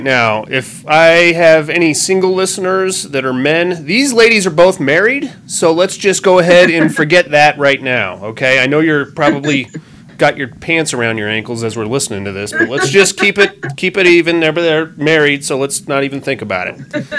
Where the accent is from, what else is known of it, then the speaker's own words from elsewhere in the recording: Reno, Nevada, United States; I'm from right here in Reno, Nevada.